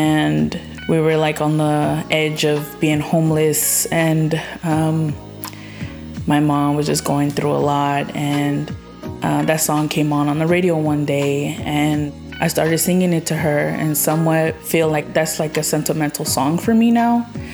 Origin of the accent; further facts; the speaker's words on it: Oakland, California, United States; I'm from Oakland.